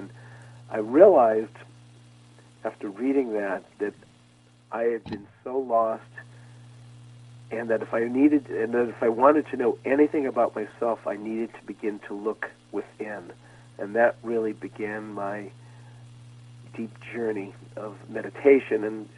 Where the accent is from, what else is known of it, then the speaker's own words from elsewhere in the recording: Massachusetts, United States; And then growing up outside of Boston in the late 50s, early 60s, the times were changing